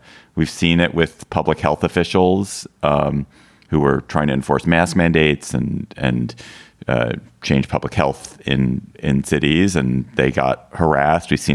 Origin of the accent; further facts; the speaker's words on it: Washington, District of Columbia, United States; the newsletter that CityCast is doing in Washington, D.C., my hometown, which is great.